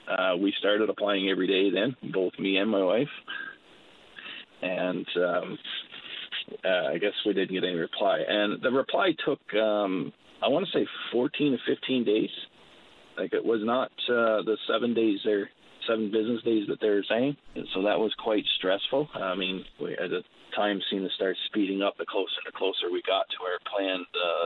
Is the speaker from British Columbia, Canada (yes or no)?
no; Newfoundland and Labrador, Canada; we are from Newfoundland. I was born and raised there, was recruited from there, and all my family lived back there. So even my son was born there.